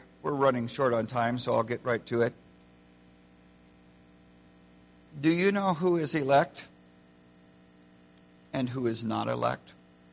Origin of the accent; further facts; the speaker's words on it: Boardman, Oregon, United States; I grew up in Oregon. My high school days were in Boardman, Oregon.